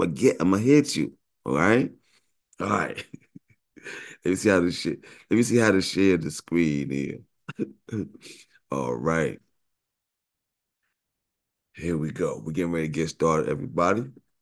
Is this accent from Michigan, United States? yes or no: no; New York City, New York, United States; Once again, born and raised in New York City.